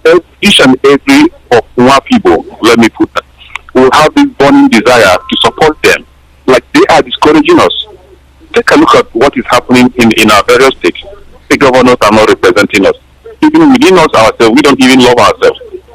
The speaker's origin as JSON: {"language": "English", "region": "Plateau", "country": "Nigeria", "tie": "born or raised there", "said": "I grew up in Nasaland. Precisely, I grew up in Plateau State."}